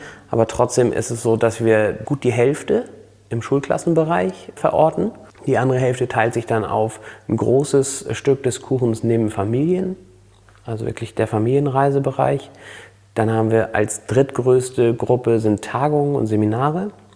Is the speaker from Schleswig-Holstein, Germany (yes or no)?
yes; Flensburg, Schleswig-Holstein, Germany; Und Flensburg ist meine Geburtsstadt. Eine ganz besondere Stadt und auch absolut, also das ist Heimat hier, Flensburg.